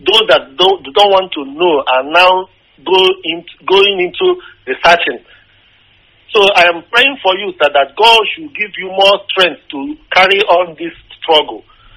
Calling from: Gothenburg, Västra Götaland, Sweden; I'm calling from Gothenburg, Sweden.

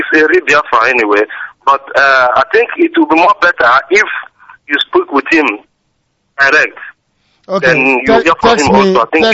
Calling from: Moscow, Russia; Yeah, I'm calling from Moscow, Russia.

